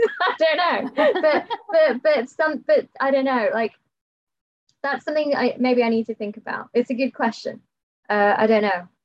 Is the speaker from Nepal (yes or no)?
no; United Kingdom; But I can't help it because I'm British.